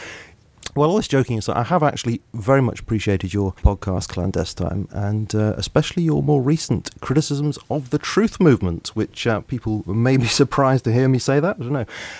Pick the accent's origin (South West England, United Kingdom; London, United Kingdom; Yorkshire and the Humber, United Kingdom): South West England, United Kingdom; also born or lived in Reading; I was born in Reading and I was raised in Dorset, but I have spent 22 years in the north of England